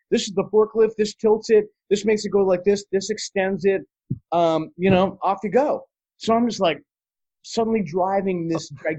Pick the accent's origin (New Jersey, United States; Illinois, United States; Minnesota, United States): New Jersey, United States; Princeton; I grew up in Princeton, New Jersey. So like, if you were into thermonuclear dynamics, like, it was happening. But, you know, if you were a teenage kid, it was super fucking boring.